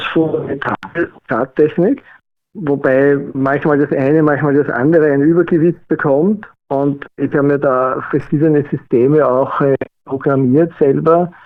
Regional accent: Vienna, Austria; bin aus Wien und Wikifolio-Trader

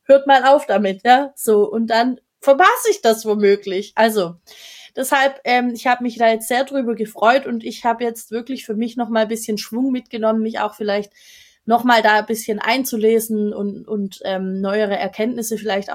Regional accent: Baden-Württemberg, Germany; Wir sind ja beide aus dem Schwabeländle.

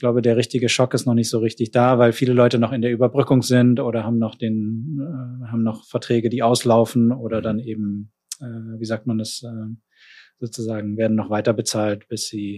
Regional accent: Berlin, Germany; ich bin eigentlich mit sehr viel Armee und so aufgewachsen in West-Berlin

